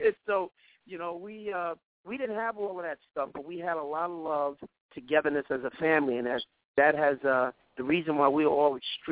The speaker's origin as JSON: {"language": "English", "town": "Brooklyn", "region": "New York", "country": "United States", "tie": "born or raised there", "also_born_or_lived": "Queens", "said": "growing up in Brooklyn until I was about 12 years old before my family moved to Queens."}